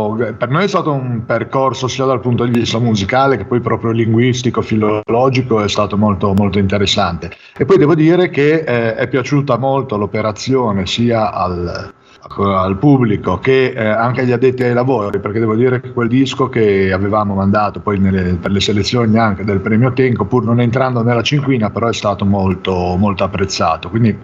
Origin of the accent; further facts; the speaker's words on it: Genoa, Liguria, Italy; born there; noi siamo nati a Genova ma viviamo nella Riviera